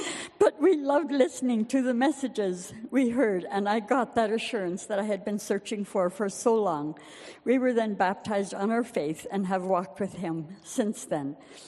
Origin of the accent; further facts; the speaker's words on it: Vanderhoof, British Columbia, Canada; I was born and raised in Vanderhoof in a very large family.